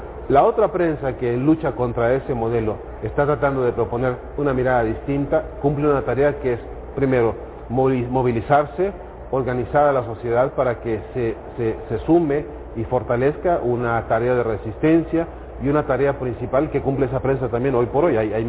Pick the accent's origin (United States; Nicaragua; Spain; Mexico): Mexico; Lo hemos visto, hay casos concretos de periodistas en mi país, por ejemplo, a los que han sido silenciados precisamente por los dueños de estos medios. En Televisa, el caso más paradigmático hoy es el caso de Carmen Aristegui